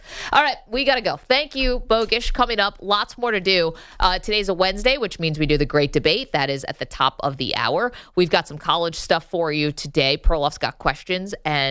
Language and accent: English; New York, United States; I grew up right near Syracuse.